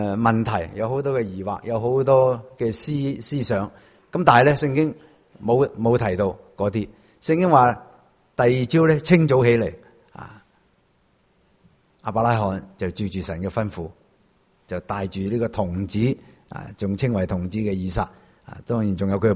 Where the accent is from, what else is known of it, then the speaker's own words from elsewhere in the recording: Guangdong, China; 因为我们广东人说真是拿来搞